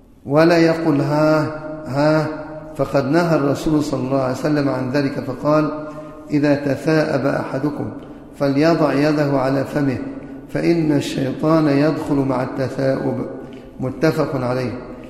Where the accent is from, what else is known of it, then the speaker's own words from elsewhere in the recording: Egypt; عدد النساء عندنا في مصر والمدرسات أكثر من عدد المدرسين